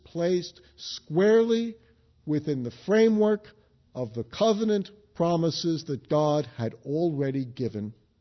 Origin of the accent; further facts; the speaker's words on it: New York, United States; The neighborhood I grew up in New York was, three equal parts, basically, Jewish, Irish, and Italian.